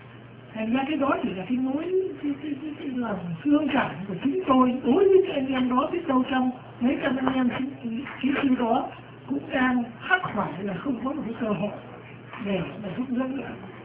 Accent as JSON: {"language": "Vietnamese", "region": "Thanh Hoa", "country": "Vietnam", "tie": "born or raised there", "said": "họ về đến tận quê của tôi là Thanh Hóa để họ làm những cái công việc ở đó."}